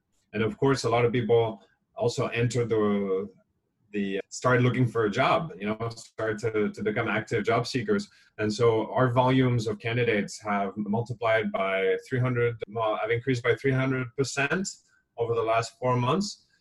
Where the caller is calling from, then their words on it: Hong Kong; I'm calling you from Hong Kong, where things are pretty quiet. The bars are closed at 9 p.m., which is a very early time to shut things down by Hong Kong standards.